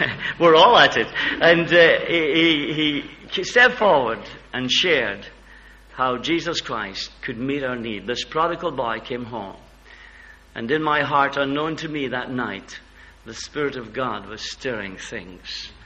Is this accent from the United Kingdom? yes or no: yes; Aberdeen, Scotland, United Kingdom; Mr. Brandon was doing a crusade in the city of Aberdeen, my hometown.